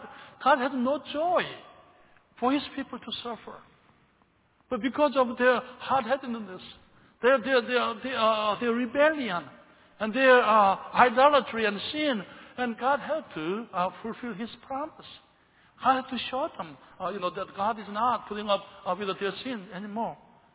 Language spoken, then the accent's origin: English; South Korea; now in United States; Mom, the Lord might want us to go back to Korea. And I'm your oldest son, so will you go with us back to Korea?